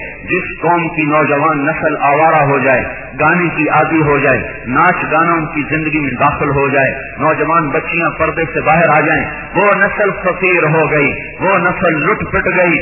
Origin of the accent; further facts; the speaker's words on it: Multan, Punjab, Pakistan; حالانکہ چھوٹا سا ہمارا گاؤں دیہاتی علاقہ ملتان